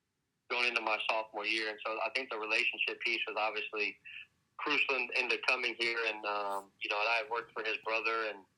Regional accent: Florida, United States; I'm from Florida, so to have 30-plus people come to my last home game

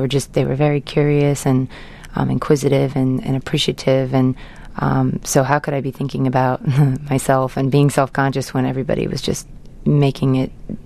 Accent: San Diego, California, United States; I think it was the first time that I went back home to, I'm from San Diego, California, and going back and just really feeling the support from my community and my family and my friends was amazing.

